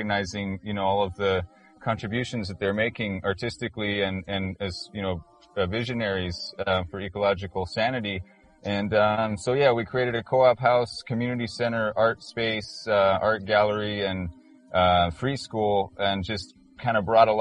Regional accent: Northwest, United States; I grew up in the Northwest and she grew up in Southern California

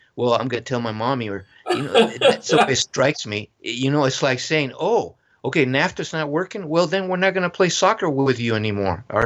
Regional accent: Chile; moved away as an adult; now in United States; And I immigrated from Chile as a student, so it wasn't illegal.

